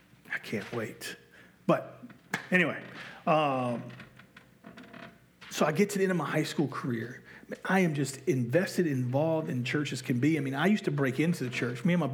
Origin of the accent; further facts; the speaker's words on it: Spartanburg, South Carolina, United States; I now have a girlfriend who is living in my hometown of Spartanburg.